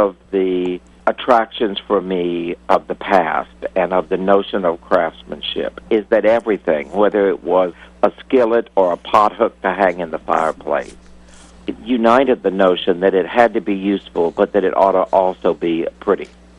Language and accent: English; Ireland; Being an Irish horse trader, I don't think the French are getting ready to give me one.